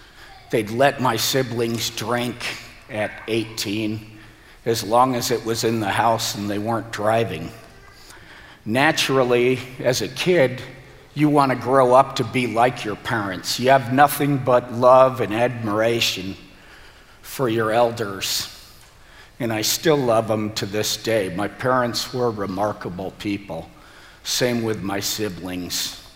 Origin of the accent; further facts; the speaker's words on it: Glendale, California, United States; I was born and raised in Glendale, California in the 1970s. I'm one of 10 children.